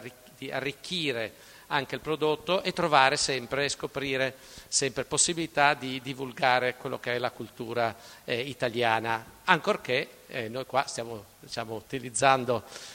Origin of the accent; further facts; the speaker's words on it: Genoa, Liguria, Italy; Sono genovese orgoglioso di esserlo, no?